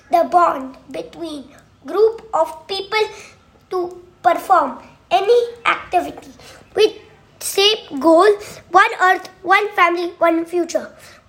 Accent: India; I'm a grade 1 student from Center Point, Katul, Nagpur. I am from India.

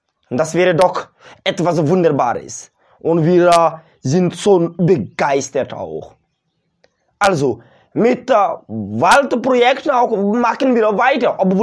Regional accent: Mali; Bei uns in Mali, ja, es geht besser.

